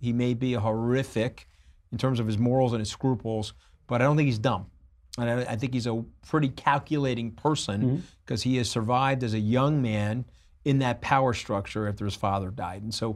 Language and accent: English; United States; I was rooting for him because I'm an American.